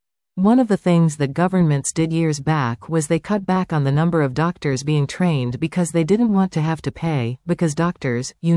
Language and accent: English; Canada; as you know, I'm Canadian, but I did my university training in another country called the United States.